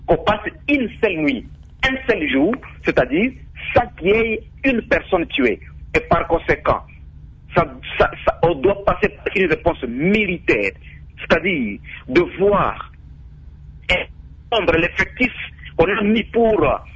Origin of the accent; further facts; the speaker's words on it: Ituri, DR Congo; chez nous, en Ituri présentement